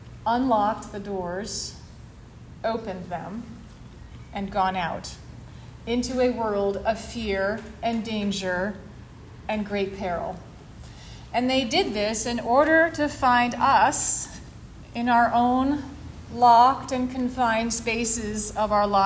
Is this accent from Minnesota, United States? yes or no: no; Maine, United States; I come from Maine